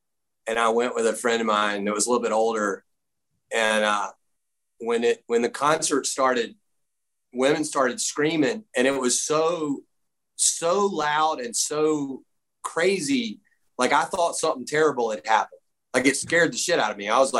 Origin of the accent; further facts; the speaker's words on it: Greenville, South Carolina, United States; My hometown of South Greenville, South Carolina is notoriously boozy.